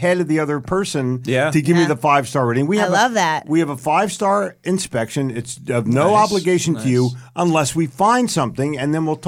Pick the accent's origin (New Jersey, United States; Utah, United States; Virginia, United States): New Jersey, United States; now in Charlotte, United States; I grew up in Jersey. We know lingo.